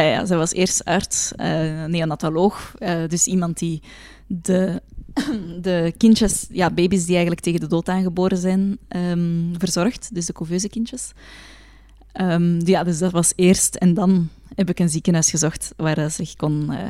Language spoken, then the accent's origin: Dutch; Belgium; Edegem een rol. Dat is de thuisbasis van Lydia en Immanuel en Joachim als ze nog in België wonen. Ja, dat is mijn eigen dorp waar ik ben opgegroeid.